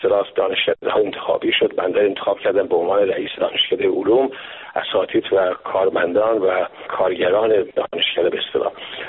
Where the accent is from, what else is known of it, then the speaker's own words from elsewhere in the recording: Iran; also born or lived in England; من گاهن حس میکردم که در وطن خودم غریبه هستم. من در غربت زندگی کرده بودم، در انگلستان هم که فرمودید در ابتدای صحبت به عنوان محصل زندگی کرده بودم